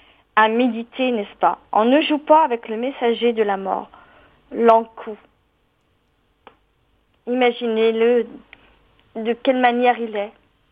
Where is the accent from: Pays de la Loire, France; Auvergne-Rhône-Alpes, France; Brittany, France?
Brittany, France; Paimpont; chez nous à Papon en Brocéliande.